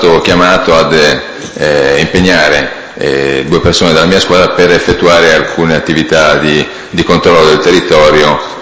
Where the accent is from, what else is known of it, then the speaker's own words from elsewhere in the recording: Genoa, Liguria, Italy; born there; Sono nato a Genova il 2/11/62.